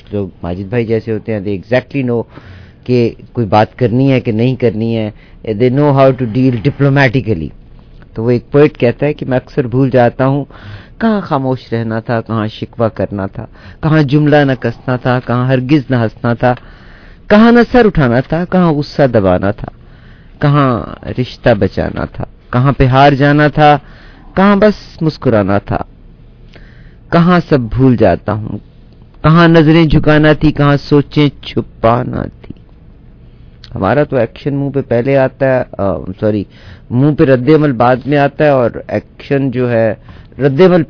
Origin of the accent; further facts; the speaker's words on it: Pakistan; نہیں ہم پاکستانی ہیں, وہ پاکستان کا ایک پاسپورٹ ہے